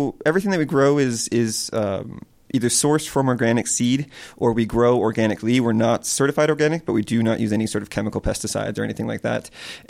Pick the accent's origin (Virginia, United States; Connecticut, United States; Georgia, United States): Connecticut, United States; I grew up in a rather rural community. It's sort of, I grew up in Connecticut.